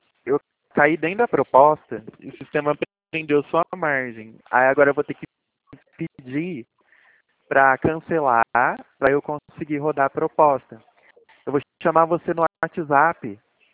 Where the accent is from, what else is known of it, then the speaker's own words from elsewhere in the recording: Limeira, São Paulo, Brazil; Eu sou aqui de Limeira. Limeira, São